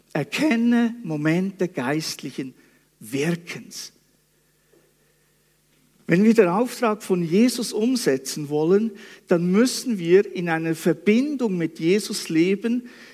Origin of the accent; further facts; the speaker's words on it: Switzerland; moved away; Ich war wieder mal unterwegs in der Schweiz, nahe dort, wo ich aufgewachsen bin. Das ist nach meinen Verhältnissen von hier ziemlich weit weg.